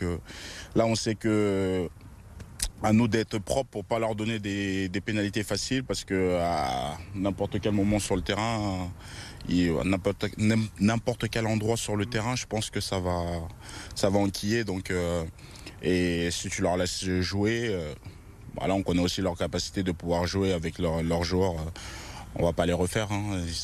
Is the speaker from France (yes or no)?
yes; Paris, Île-de-France, France; C'est dur pour moi parce que je suis parisien quand même.